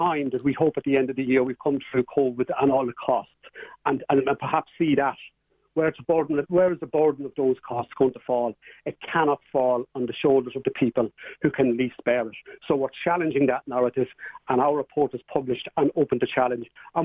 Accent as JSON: {"language": "English", "town": "Dundalk", "region": "County Louth", "country": "Ireland", "tie": "born or raised there", "said": "I grew up in Dundalk in a working class council housing estate in the 70s and 80s, you know, second youngest of a large family."}